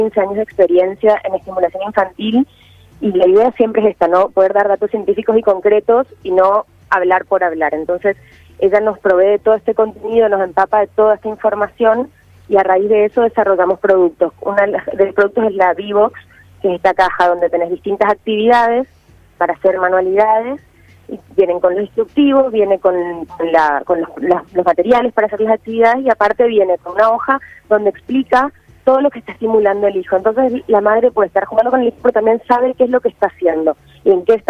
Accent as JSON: {"language": "Spanish", "country": "Paraguay", "tie": "born or raised there", "also_born_or_lived": "Buenos Aires, Argentina", "accent": "mixed", "said": "No, yo soy de acá, soy de Buenos Aires, pero viví toda mi vida en Paraguay."}